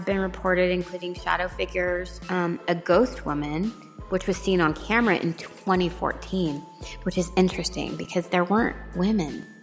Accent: California, United States; So fun. Okay, so since I'm from the Bay Area, this is something I would do often.

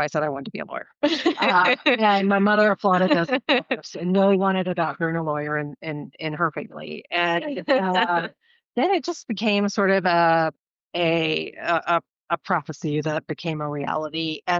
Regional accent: Charlotte, North Carolina, United States; also born or lived in Hickory; So I'm a Tar Heel, born and bred. I grew up in Charlotte, and I was born in Hickory in the mountains.

